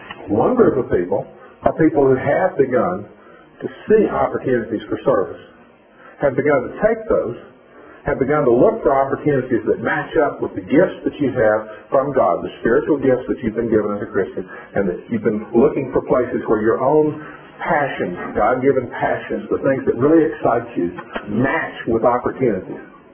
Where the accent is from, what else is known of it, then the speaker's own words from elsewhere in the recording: Tennessee, United States; I'm from Tennessee. I don't know any better.